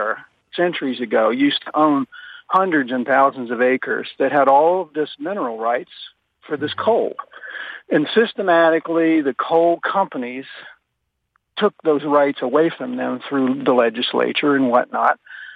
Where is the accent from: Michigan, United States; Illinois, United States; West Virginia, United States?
West Virginia, United States; now in Nashville, United States; Hi, David. I'm from West Virginia.